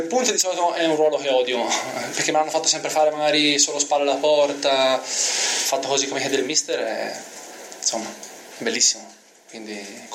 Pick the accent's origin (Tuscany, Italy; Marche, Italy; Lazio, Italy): Tuscany, Italy; Florence; visto che è vicino a casa mia, sono di Firenze